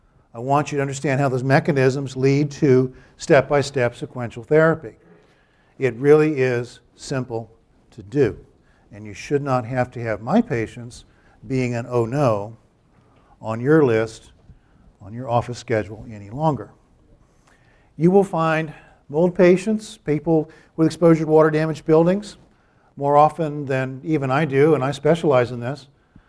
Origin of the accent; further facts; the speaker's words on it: Pocomoke City, Maryland, United States; In my hometown of Pocomoke, Maryland, there was first outbreak of Fusteria illness in 1997, 1998.